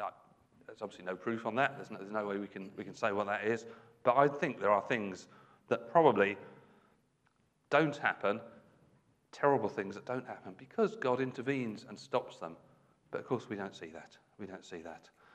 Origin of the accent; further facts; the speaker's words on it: Birmingham, West Midlands, United Kingdom; born there; And I was born in Birmingham, so it must have happened at some point.